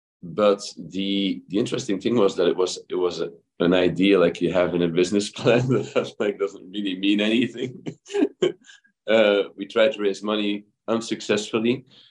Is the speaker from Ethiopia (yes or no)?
no; Belgium; English is a second language; moved away as an adult; now in Louisville, United States; So I'm from Belgium originally. I went to medical school at the University of Leuven, and I came to Louisville, Kentucky in 1999